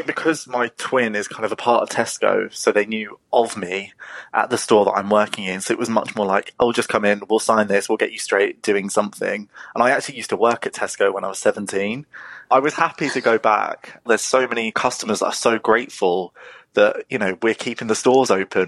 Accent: South East England, United Kingdom; born there; now in London, United Kingdom; I usually live in London. I've actually moved back to where I was born in Kent. I've got a twin brother and he works for Tesco

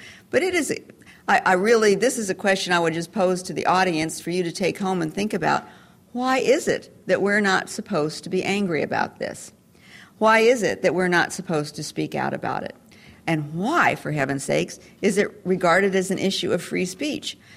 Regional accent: Wyoming, United States; the values that I took away from growing up in Wyoming are good for people generally

